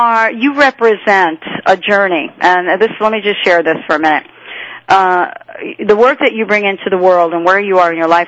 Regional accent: New York, United States; I don't know about you. I grew up in New York.

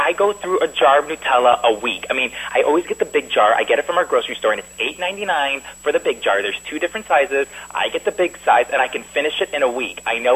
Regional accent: Chicago, Illinois, United States; now in Los Angeles, United States; growing up in Chicago, that's where the Oprah Winfrey Show was taped, and I would go to the taping twice a year because that's the max you can go to the taping. So I just, and then, you know, moving to L.A.

